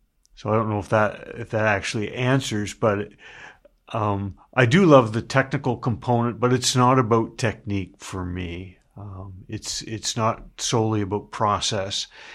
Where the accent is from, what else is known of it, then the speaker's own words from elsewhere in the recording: Riverview, United States; I'm from Riverview.